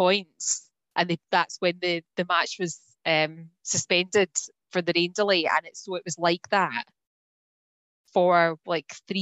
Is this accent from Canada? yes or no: no; Scotland, United Kingdom; because I was being too Scottish and you know, not posh enough for Queens